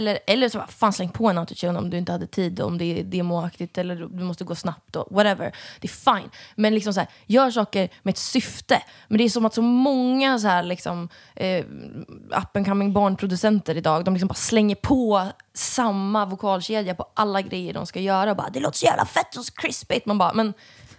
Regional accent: Umeå, Västerbotten County, Sweden; Jag måste säga att jag är från Umeå.

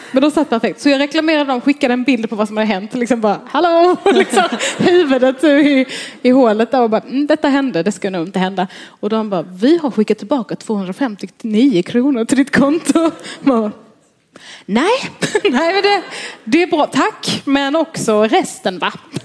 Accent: Stockholm, Stockholm County, Sweden; Vi är båda födda och uppvuxna i Stockholm.

